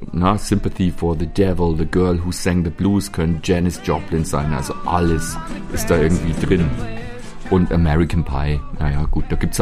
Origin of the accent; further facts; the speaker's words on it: Bavaria, Germany; Gemüsepfanne, Grünkohl gibt es bei uns in Bayern ganz wenig